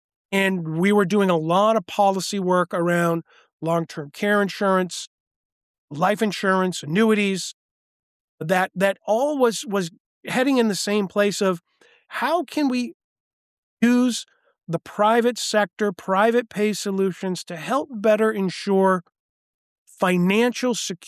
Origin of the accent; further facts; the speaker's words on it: Maine, United States; I have a family background in the political environment of Maine, my home state.